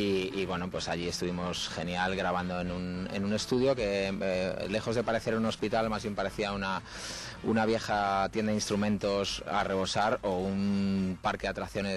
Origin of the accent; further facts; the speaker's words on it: Navacerrada, Community of Madrid, Spain; Hemos estado sepultados ahí en Navacerrada, en mi pueblo.